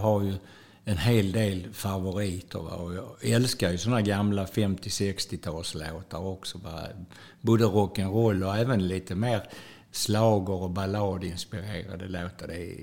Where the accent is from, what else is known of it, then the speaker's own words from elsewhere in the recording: Malmö, Skåne, Sweden; also born or lived in Östra Ljungby; Jag bodde där tills jag var 12 år tror jag, när vi flyttade från Malmö upp till Östra Ljungby.